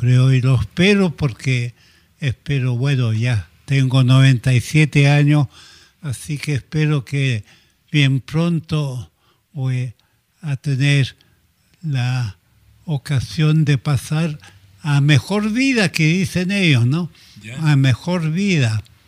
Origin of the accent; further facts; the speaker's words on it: Macul, Santiago Metropolitan Region, Chile; born there; Macul era puro campo, pero había una fila de casas. Ahí nací yo.